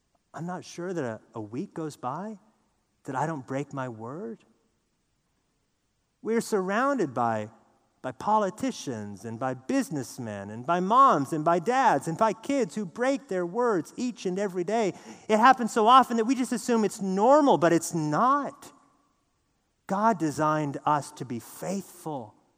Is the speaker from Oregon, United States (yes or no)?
yes; Oregon, United States; I grew up in Oregon. I go to the University of Oregon.